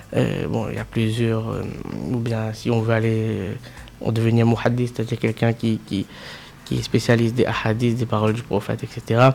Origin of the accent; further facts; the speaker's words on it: Réunion, France; Donc, pour faire court, il faut savoir que je suis né à La Réunion.